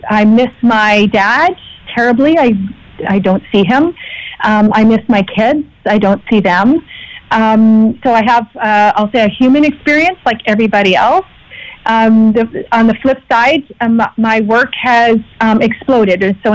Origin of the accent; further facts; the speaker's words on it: British Columbia, Canada; we can reflect back on this, all of us, as British Columbians, as Canadians, and globally